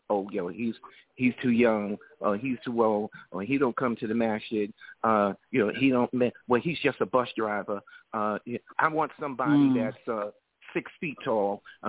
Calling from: New York City, New York, United States; I'm calling from New York City.

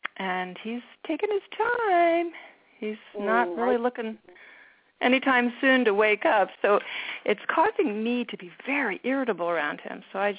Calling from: Rhode Island, United States; I'm calling from Rhode Island.

